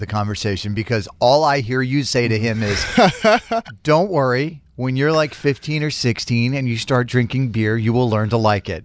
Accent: Florida, United States; Yeah, no, I grew up in Florida. I totally understand it.

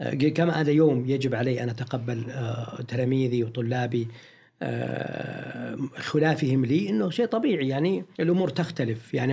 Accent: Al Zulfi, Riyadh Province, Saudi Arabia; وهو من نفس قريتي من نفس مدينة الزلفي

